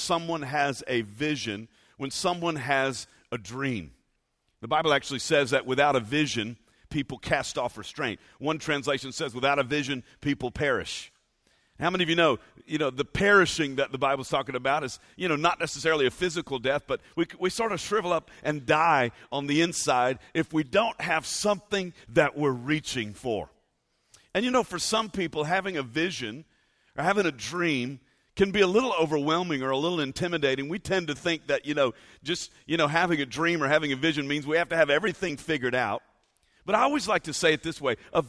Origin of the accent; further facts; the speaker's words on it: Baton Rouge, Louisiana, United States; I actually grew up in Baton Rouge, born and raised in Baton Rouge, my wife and I.